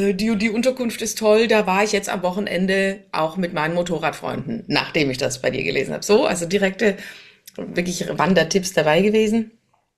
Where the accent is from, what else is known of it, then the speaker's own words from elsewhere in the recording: Tübingen, Baden-Württemberg, Germany; born there; now in Essen, Germany; von meinem aktuellen Wohnort hier in Essen über meinen Geburtsort Tübingen zu meinem Sehnsuchtsort an den Schliersee nach Oberbayern